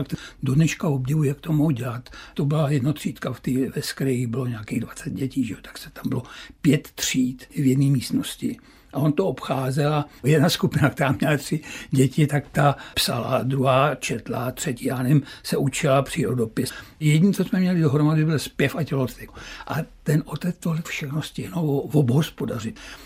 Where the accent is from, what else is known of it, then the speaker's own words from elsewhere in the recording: Skryje, Central Bohemian Region, Czechia; born there; já jsem se narodil ve Skrých, což je notoricky známá lokalita pro geology